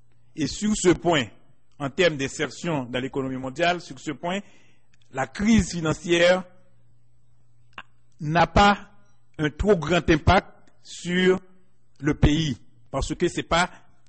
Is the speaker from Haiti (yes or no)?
yes; Haiti; En fait, je viens d'Haïti